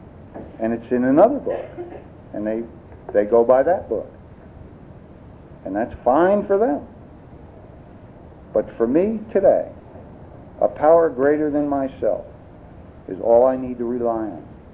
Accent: New Jersey, United States; born there; I was born in New Jersey. Okay? And I have kind of like a Yankee sense of humor.

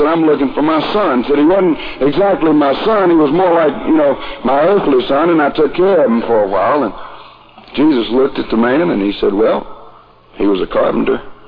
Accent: Dobson, North Carolina, United States; I'm not from Greensboro, North Carolina. I'm from Dobson, North Carolina, which happens to be, in case you didn't know, the cultural capital of the universe.

